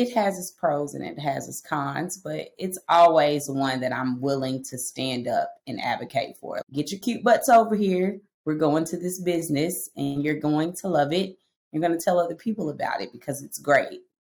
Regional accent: Oklahoma, United States; I'm born and raised in Oklahoma. I'm going to tell my age. I've been here for 40 years. So I know all about Oklahoma.

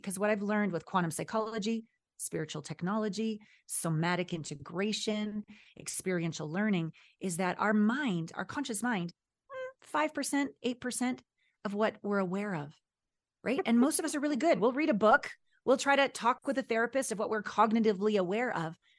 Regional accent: Kamloops, British Columbia, Canada; also born or lived in Vancouver; And it's back to my Pacific Northwest roots, actually. I was born in Vancouver and I was raised in Kamloops, BC.

